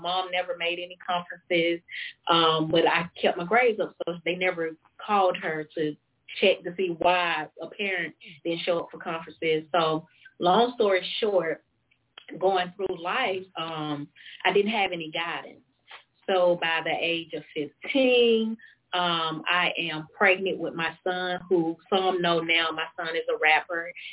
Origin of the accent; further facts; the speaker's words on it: Athens, Georgia, United States; Okay, so I am originally from Athens, Georgia.